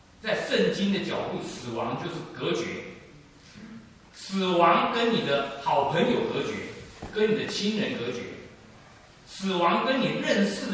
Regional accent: China; 你我中国人就没有什么大不了

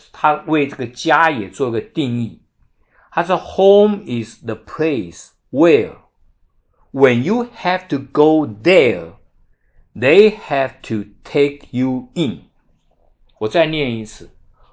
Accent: China; 我们中国人是比较不太讲次序的

